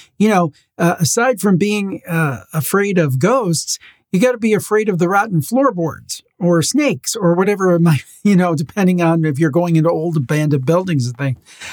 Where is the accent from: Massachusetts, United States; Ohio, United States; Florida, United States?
Ohio, United States; Cleveland; By the time this is out, you will have hit my hometown, Cleveland.